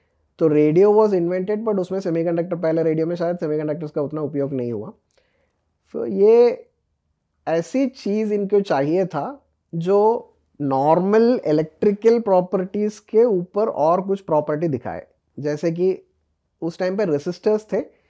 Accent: Kerala, India; जैसे कि मैं केरला से आता हूँ, मेरे लिए तो बनाना चिप्स भी हो सकता है

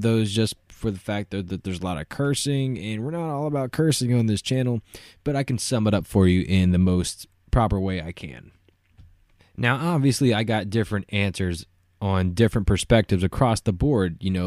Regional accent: Brenham, Texas, United States; protests have came down to my hometown of Brenham, Texas.

